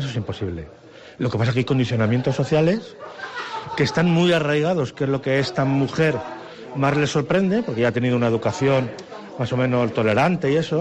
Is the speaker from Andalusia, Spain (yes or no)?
no; Madrid, Community of Madrid, Spain; Se desarrolla principalmente en Madrid, que es mi ciudad de origen